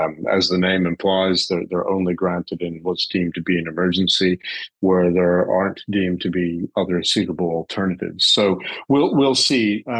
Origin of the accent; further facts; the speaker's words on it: United States; now in United Kingdom; although that might be a bit ironic because I'm American, but I've lived here a long time.